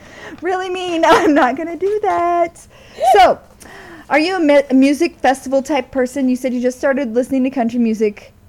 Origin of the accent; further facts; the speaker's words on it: Missouri, United States; So I'm from Missouri, so I'm going to tackle the Missouri one